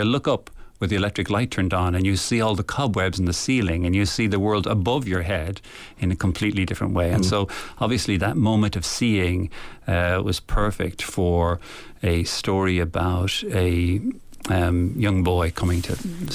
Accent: Dublin, Leinster, Ireland; Now, I grew up in Dublin, and my father was the secretary of the ESB. So I grew up with electricity all the time and awareness and talk of electricity.

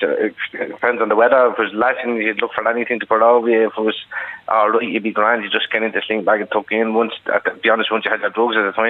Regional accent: Tallaght, Leinster, Ireland; Not really. I was from Palace, so I was mainly all around Tallaght, but then things got bad up here, so then I moved into the city centre

